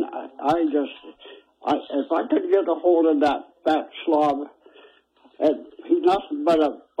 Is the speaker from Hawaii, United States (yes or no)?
no; Broadus, Montana, United States; Of course, being around Billings, growing up in Broadus, I knew a lot of people in my